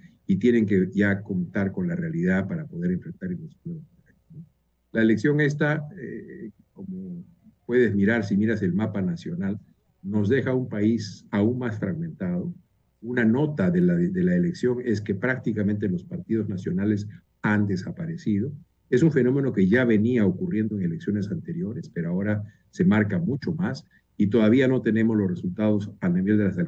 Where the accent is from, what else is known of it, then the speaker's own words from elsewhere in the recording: Arequipa, Peru; para Arequipa, mi tierra, tanto que la necesita.